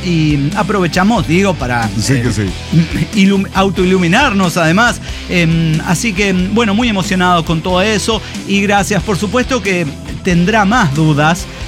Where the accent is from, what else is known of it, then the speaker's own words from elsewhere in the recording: Veracruz, Mexico; now in Mexicali, Mexico; yo soy del puerto de Veracruz.